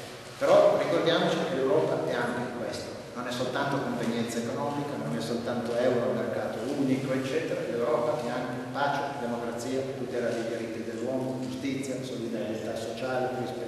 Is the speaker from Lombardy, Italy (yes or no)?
no; Turin, Piedmont, Italy; born there; sono nato nel 50, la guerra, io particolarmente sono nato a Torino, mi ricordo le distruzioni, i bombardamenti a Torino